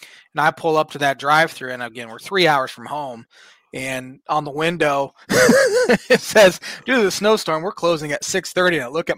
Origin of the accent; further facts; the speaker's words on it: Rochester, Indiana, United States; You know, growing up in Rochester, Indiana, with fewer pizza places, Papa John's was living back in the day.